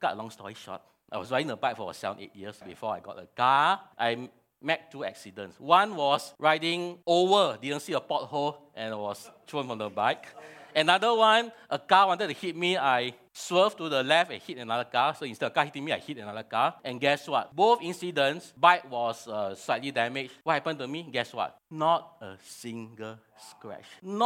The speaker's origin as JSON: {"language": "English", "region": "Penang", "country": "Malaysia", "second_language": "English", "said": "I'm from Penang. I stay on the island."}